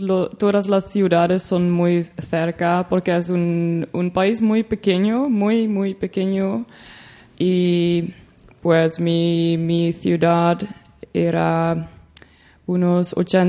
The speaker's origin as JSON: {"language": "Spanish", "region": "the south", "country": "Netherlands", "second_language": "Spanish", "said": "Yo soy del sur de Holanda. Pero estudié en una ciudad un poco más en el norte y cerca de Alemania. Y es una ciudad con muchos estudiantes, se llama Nijmegen."}